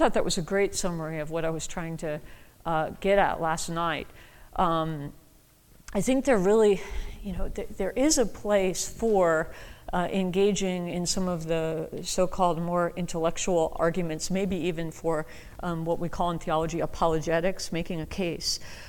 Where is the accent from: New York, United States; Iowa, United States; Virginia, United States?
New York, United States; And I grew up on Long Island, so all my friends were either Italian, Roman Catholics, or Jewish.